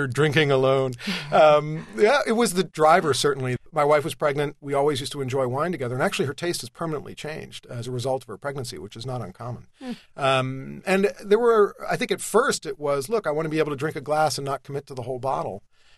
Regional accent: California, United States; I grew up in Southern California, probably had my first wine at a reasonably illegal age.

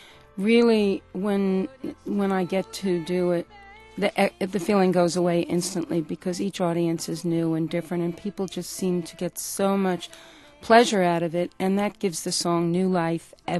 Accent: Brooklyn, New York, United States; also born or lived in Manhattan / Queens; now in Idaho, United States; No, I was born in Manhattan. Yeah. I lived in Queens briefly, but I grew up in Brooklyn.

